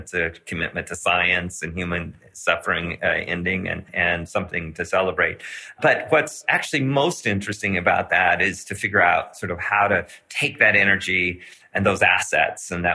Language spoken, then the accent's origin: English; Washington, United States; And then I will fly home to my home state in Washington state, where we have measles outbreaks